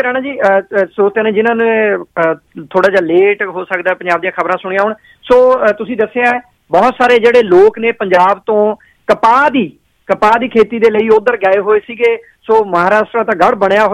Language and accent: Punjabi; Punjab, India; now in Canada; ਅਸੀਂ ਵੀ ਉੱਥੇ ਜੰਮੇ ਪਲੇ ਹਾਂ ਜੀ, ਅਸੀਂ ਇਹ ਚੀਜ਼ ਤੋਂ ਮੁਨਕਰ ਨਹੀਂ ਹੁੰਦੇ, ਸਾਡੀ ਜਨਮ ਭੂਮੀ ਹੈ, ਜਿੱਥੇ ਅਸੀਂ ਕੈਨੇਡਾ ਤੋਂ ਉੱਥੋਂ ਬੋਲ ਰਹੇ ਹਾਂ ਤਾਂ ਸਾਡੀ ਕਰਮ ਭੂਮੀ ਹੈ।